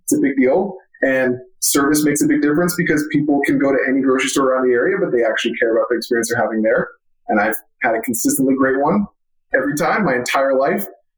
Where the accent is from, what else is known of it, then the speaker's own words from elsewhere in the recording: Florida, United States; I'm from Florida.